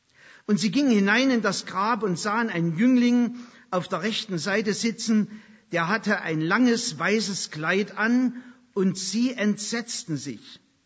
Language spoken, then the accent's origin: German; Saxony, Germany; Es ist nicht zu verheimlichen, dass ich ursprünglich aus Sachsen komme. Aber ich komme heute Morgen aus Franken.